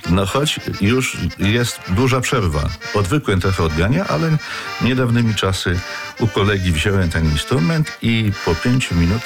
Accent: Sypów, Świętokrzyskie Voivodeship, Poland; Pochodzę z małej wioski Sypów w gminie Działoszyce. W czasie mojej młodości, mojego dzieciństwa, wszędzie królowała muzyka ludowa.

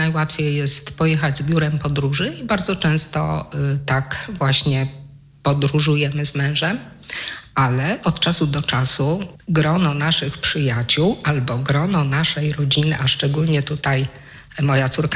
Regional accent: Włoszczowa, Świętokrzyskie Voivodeship, Poland; pochodzącego tak jak ja z Włoszczowy.

